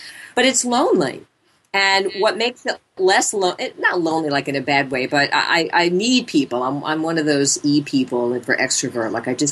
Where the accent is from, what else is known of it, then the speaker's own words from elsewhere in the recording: New York, United States; also born or lived in Los Angeles; I've been in New York. I grew up in New York. I spent 4 years in L.A. and I loved it. And then I didn't love it. And I left.